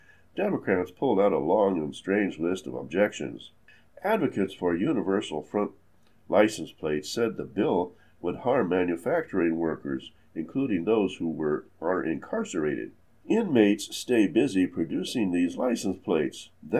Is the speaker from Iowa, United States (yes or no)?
yes; Iowa City, Iowa, United States; Cities such as my hometown of Iowa City are taking steps to cut down on primary stops